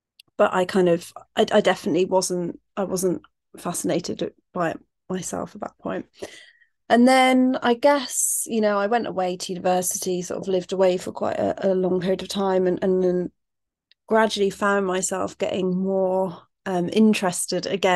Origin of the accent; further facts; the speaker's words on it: Connacht, Ireland; So I grew up in Ireland, in County Galway, but we used to spend a lot of time going to the Burren